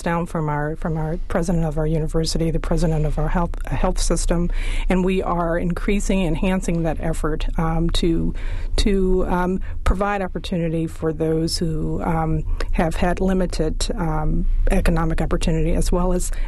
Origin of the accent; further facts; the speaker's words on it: Chicago, Illinois, United States; now in Baltimore, United States; I grew up in Chicago, and a lot of the things that were reported in Milwaukee are comparable to Chicago